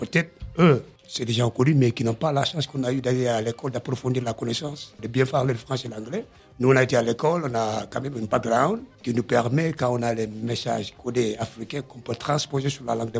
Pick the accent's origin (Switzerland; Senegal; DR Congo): Senegal; Oui, en fait, je viens du Sénégal. Un pays, disons, ami avec la France depuis longtemps.